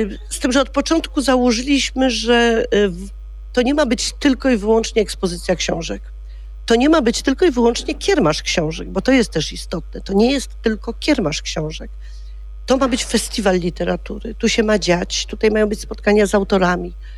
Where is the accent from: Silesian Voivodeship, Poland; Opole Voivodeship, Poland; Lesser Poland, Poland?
Lesser Poland, Poland; Kraków; born there; ja jestem krakowianką z urodzenia.